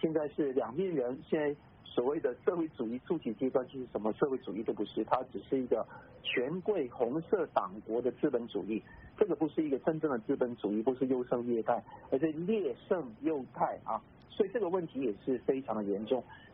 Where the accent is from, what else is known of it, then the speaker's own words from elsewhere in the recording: China; 要显示我们本身中国人本身的那一种文化